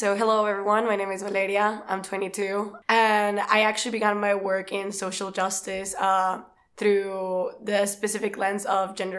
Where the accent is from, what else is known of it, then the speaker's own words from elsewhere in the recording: Mexico; And it was an amazing experience growing up in Mexico.